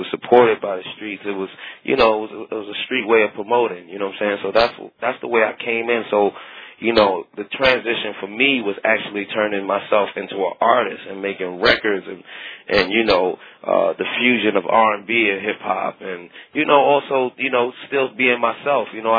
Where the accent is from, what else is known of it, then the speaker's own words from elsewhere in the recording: Brooklyn, New York, United States; Like, I came up, I'm from Brooklyn, so I came up under, you know … even, you know